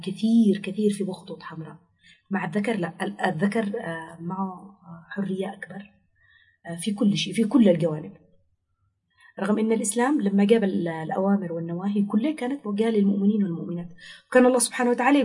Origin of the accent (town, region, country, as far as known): Yemen